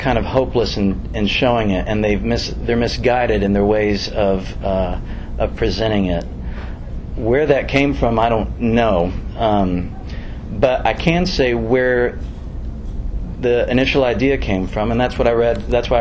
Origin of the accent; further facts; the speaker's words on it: Louisville, Kentucky, United States; Where I grew up in Louisville, this would be in the 80s